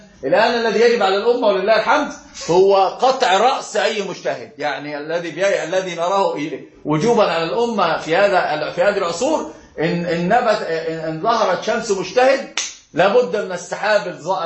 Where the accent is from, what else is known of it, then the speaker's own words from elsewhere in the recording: Egypt; ولأن طبعا أنا أقول أنا مصري